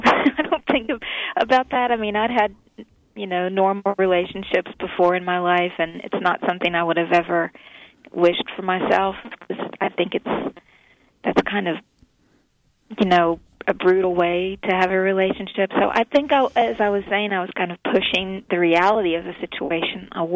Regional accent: the South, United States; But I'm from the South too, and I understood the culture. I was raised in a fundamentalist Baptist home

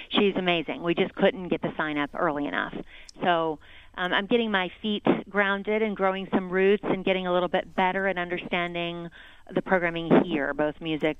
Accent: Virginia, United States; now in Delray Beach, United States; I grew up in Southern Virginia. And Delray has become, this is where my roots are.

